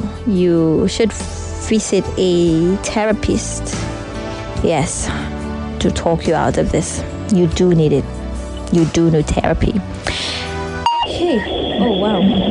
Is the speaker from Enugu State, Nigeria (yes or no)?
yes; Enugu State, Nigeria; born there; I was born in the East.